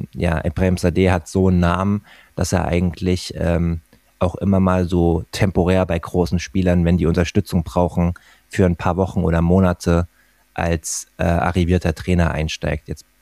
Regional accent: Wiesbaden, Hesse, Germany; wegbeamen nach Wiesbaden in meine Heimat, 25 Autominuten entfernt nach Wiesbaden-Neuenstadt

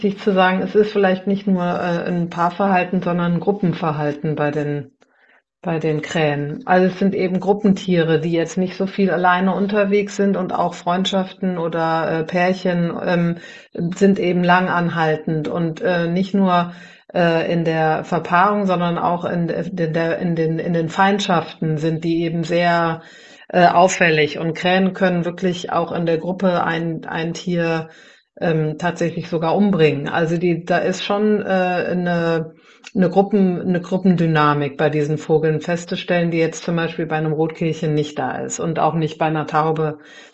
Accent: Cologne, North Rhine-Westphalia, Germany; Ich komme ja aus der Stadt, aus Köln, mit einem Garten allerdings

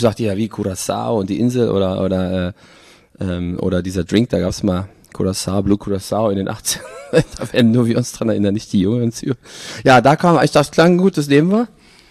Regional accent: Berlin, Germany; Und dann auch in West-Berlin geblieben. Aber ich sehe mich trotzdem nie als West-Berliner, sondern als Berliner.

